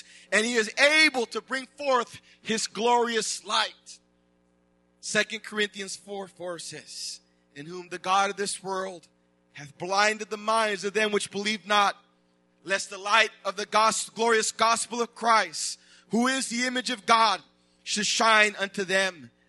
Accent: Los Angeles, California, United States; When my wife and I first got married, of course, we came from California, from the Los Angeles area.

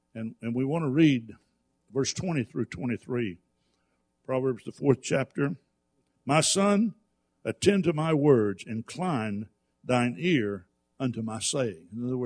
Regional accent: the South, United States; I develop an appetite for Southern food because I grew up in the South.

